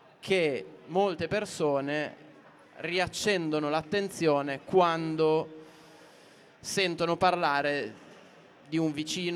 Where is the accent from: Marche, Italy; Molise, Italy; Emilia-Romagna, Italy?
Emilia-Romagna, Italy; Sasso Marconi; a Borgo Nuovo, dove sono cresciuto, a Sasso